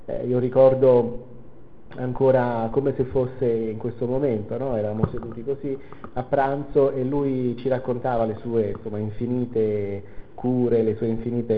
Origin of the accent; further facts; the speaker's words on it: Salerno, Campania, Italy; moved away as an adult; now in Ancona, Italy; Vengo da Ancona, ma non sono di Ancona, sono di Salerno originario, poi insomma, per amore mi sono trasferito ad Ancona